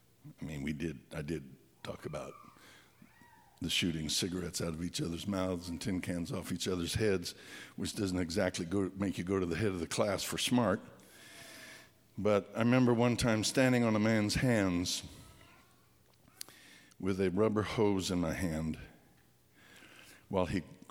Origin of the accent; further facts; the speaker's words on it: Pueblo, Colorado, United States; I was from Pueblo. He was also from Pueblo.